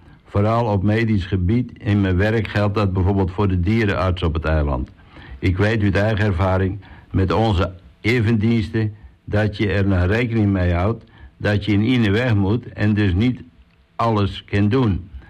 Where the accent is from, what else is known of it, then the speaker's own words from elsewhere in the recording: Blokker, North Holland, Netherlands; Ik kom uit Horen en ik ben opgegroeid in Blokker.